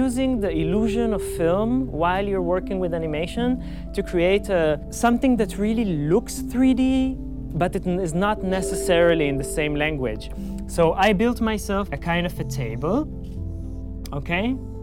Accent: Israel; I come from Israel.

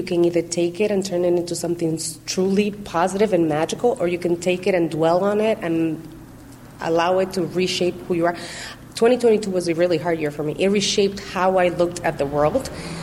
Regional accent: Dominican Republic; Growing up in the Dominican Republic and going back to my countryside and my people and being loud and joyful and fun.

